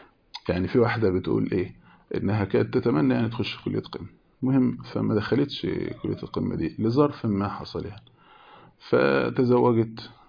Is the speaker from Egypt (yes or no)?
yes; Beni Suef, Beni Suef Governorate, Egypt; عندنا في بني سويف